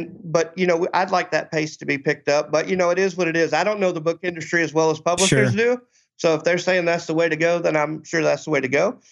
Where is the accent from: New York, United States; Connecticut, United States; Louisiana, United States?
Louisiana, United States; I'm from Louisiana.